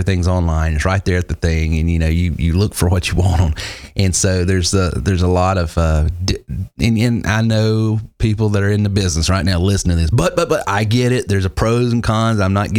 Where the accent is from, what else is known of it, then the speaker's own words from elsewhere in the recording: the South, United States; Well, I mean, I grew up in the South, and car dealers are some of my kinfolk